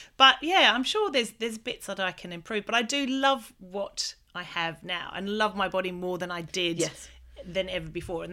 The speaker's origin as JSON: {"language": "English", "country": "Australia", "said": "well, I'm Australian"}